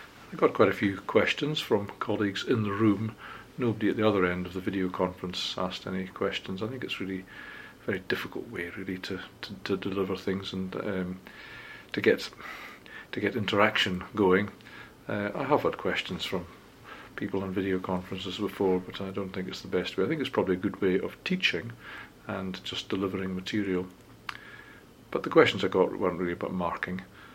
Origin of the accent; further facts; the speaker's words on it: Scotland, United Kingdom; My eyes were immediately attracted as a Scotsman to the word free.